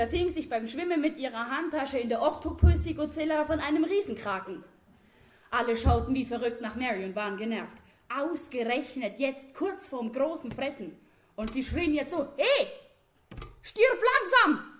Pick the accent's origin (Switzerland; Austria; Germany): Germany; Bavaria; trotz meines amerikanischen Nachnamens lese ich ein fränkisches Stück vor aus meiner Heimat.